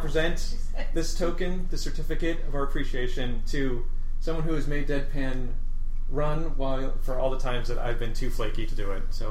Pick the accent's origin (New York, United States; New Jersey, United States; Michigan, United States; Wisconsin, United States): New Jersey, United States; Well, I am from New Jersey.